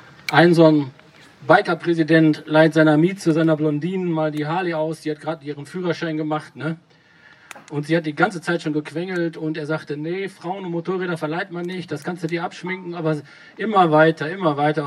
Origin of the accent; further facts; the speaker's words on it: Bad Salzuflen, North Rhine-Westphalia, Germany; ich komme aus Ostwestfalen, das hatte ich nicht gesagt, aus Bad Salzuflen, LIP, Living in Paradise